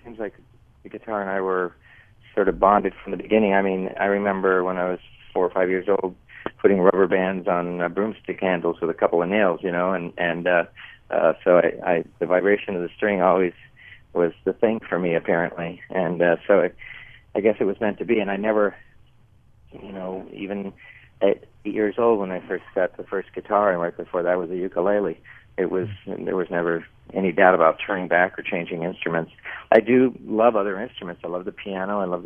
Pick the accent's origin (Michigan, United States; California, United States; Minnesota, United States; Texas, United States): California, United States; Los Angeles; And I grew up in Los Angeles, and, you know, the early 60s was a great time for music in general